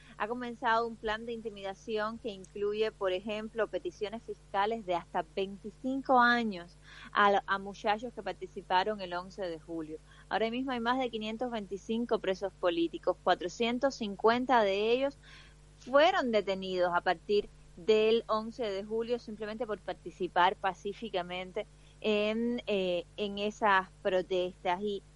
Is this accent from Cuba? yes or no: yes; Cuba; un mensaje muy muy bien acogido y agradecido por el pueblo cubano en un momento donde la represión en mi país está en aumento en intensidad y en crueldad